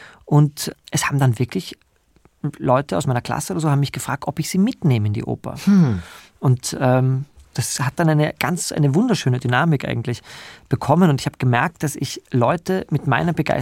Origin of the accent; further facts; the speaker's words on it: Graz, Styria, Austria; das war auch für meine Heimatstadt Graz